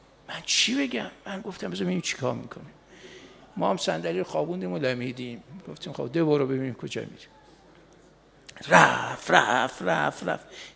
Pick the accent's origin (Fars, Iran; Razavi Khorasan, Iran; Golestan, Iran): Razavi Khorasan, Iran; Mashhad; نمیدونست که ما بچه مشهدیم